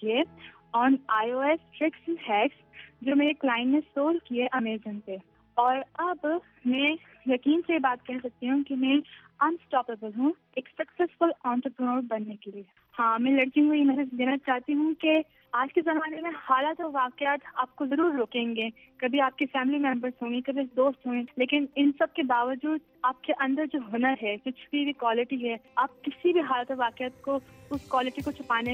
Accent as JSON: {"language": "Urdu", "town": "Karachi", "region": "Sindh", "country": "Pakistan", "said": "میں کراچی سے پاکستان سے ہوں"}